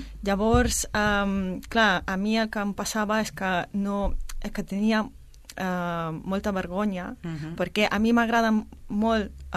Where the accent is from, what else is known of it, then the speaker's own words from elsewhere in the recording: Russia; Catalan is a second language; now in Castellar del Vallès, Spain; De Rússia.